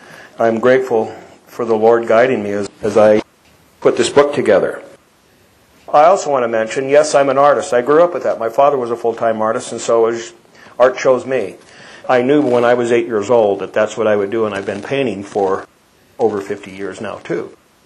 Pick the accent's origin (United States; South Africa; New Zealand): United States; Rexburg, Idaho; now in Utah, United States; I came from Rexburg, Idaho. That's where I grew up. I moved to Utah 20 years ago.